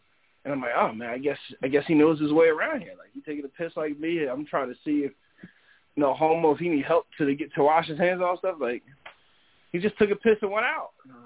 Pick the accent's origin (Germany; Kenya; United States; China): United States; Northeast; That could also be because I'm from the Northeast. There's a lot of Muslims in the Northeast.